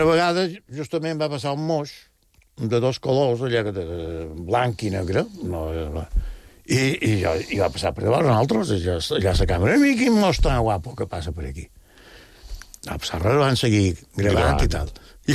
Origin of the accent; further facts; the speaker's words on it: Sa Pobla, Balearic Islands, Spain; Nosaltres, jo soc de la Pobla